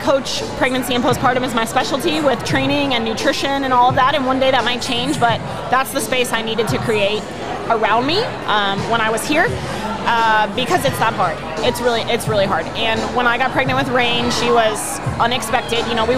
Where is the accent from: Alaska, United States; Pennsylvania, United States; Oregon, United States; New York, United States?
New York, United States; Staten Island; I grew up in Staten Island, New York. You know, New York City, basketball is kind of like one of the things we do.